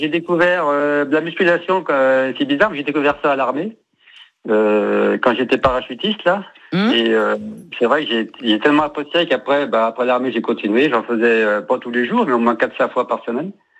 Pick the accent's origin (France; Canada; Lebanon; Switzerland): France; Pays de la Loire; Moi, je suis pas de la Mayenne. Je viens de la Loire Atlantique.